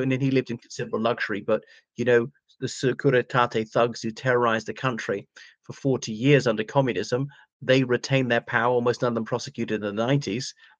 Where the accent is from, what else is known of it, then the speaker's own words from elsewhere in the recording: Ireland; from Ireland.